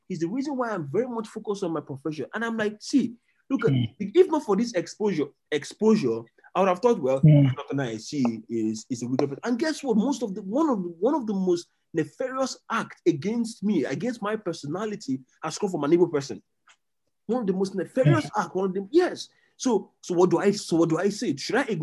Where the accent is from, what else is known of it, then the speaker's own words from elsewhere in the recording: Eastern Nigeria, Nigeria; I grew up in the East. I grew up in the East, and all I heard was, see, if he's a Muslim and he's a Northerner, he's wicked.